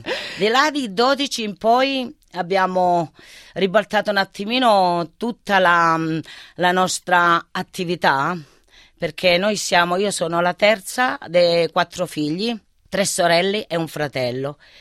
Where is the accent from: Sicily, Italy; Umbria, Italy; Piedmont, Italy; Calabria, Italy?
Calabria, Italy; Zungri; io infatti lo stavo per dire che vengo da Zungri. Zungri è un paesino vicino a Tropea